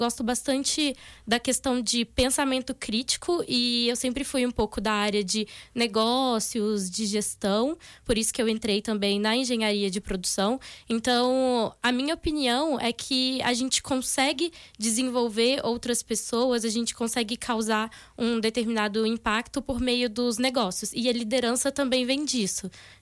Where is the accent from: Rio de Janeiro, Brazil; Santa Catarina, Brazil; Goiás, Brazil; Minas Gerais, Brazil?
Minas Gerais, Brazil; moved away; Eu sou de Minas, eu decidi sair de Minas e vim estudar em uma cidade que é a 12 horas.